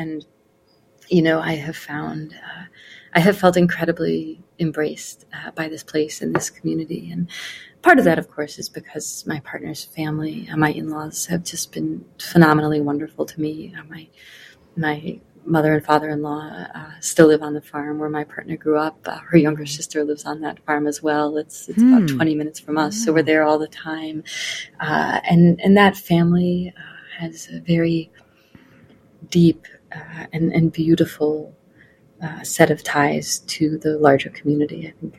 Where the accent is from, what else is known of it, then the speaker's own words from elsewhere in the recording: Ohio, United States; I grew up in Ohio.